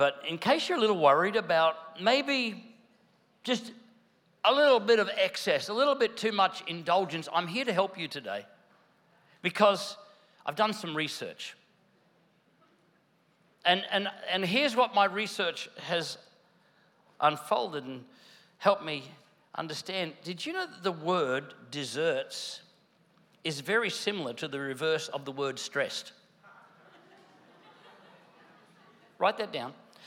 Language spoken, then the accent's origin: English; Queensland, Australia; I don't, I'm from Queensland, I dream of a sweaty Christmas.